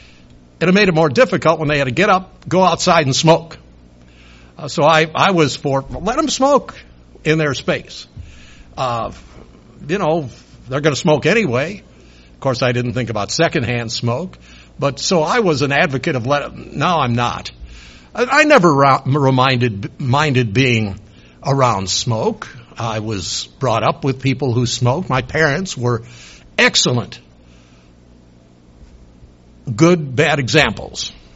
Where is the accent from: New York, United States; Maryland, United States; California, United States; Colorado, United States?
New York, United States; You just didn't do that in the South. I grew up in New York. I remember my first trip to Florida when I was, I think, 12, 13 years old.